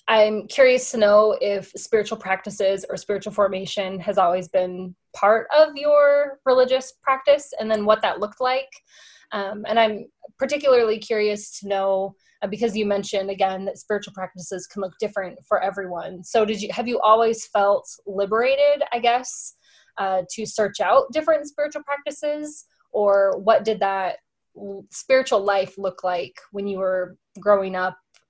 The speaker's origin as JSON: {"language": "English", "town": "Provo", "region": "Utah", "country": "United States", "tie": "born or raised there", "said": "as a kid growing up in Provo."}